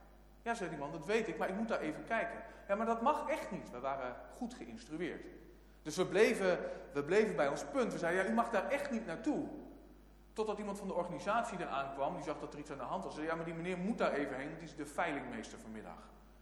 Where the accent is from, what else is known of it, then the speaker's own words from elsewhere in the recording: Emmen, Drenthe, Netherlands; in Emmen, waar ik opgegroeid ben, als medewerker mocht meehelpen. Ik was een jaar of 13, 14.